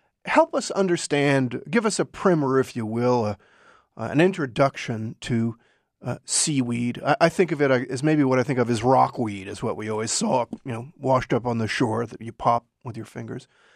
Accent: Maine, United States; Growing up in the Mid-Coast, seaweed was something that we popped between our fingers

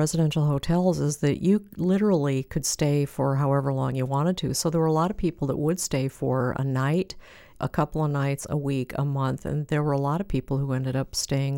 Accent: Iowa, United States; the same type of building that my father chose for us to stay in when we would go from Iowa to the Chinese restaurants that were in Minneapolis, Rochester, and Chicago.

